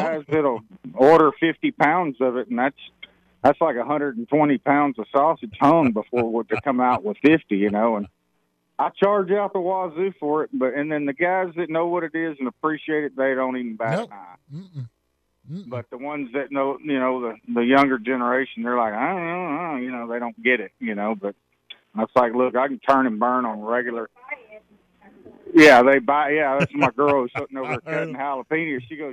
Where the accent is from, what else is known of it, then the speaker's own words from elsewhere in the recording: Texas, United States; I grew up in Central Texas and grew up cutting meat around a bunch of old Germans. And I always remember them doing it, but our climate down here in South Texas is just not conducive to what they did.